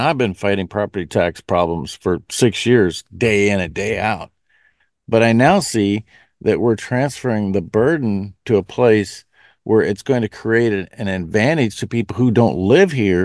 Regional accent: Nebraska, United States; including my home state, North Dakota, my home state of Nebraska

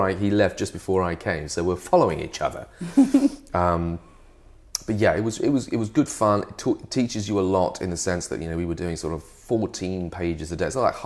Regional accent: England, United Kingdom; I am an Englishman.

